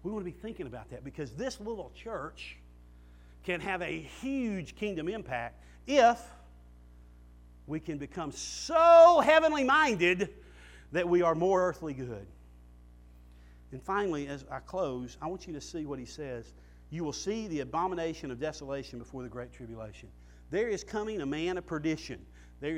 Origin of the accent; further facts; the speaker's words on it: the South, United States; I mean, I'm from the South. The only really grape I know anything about is a muscadine.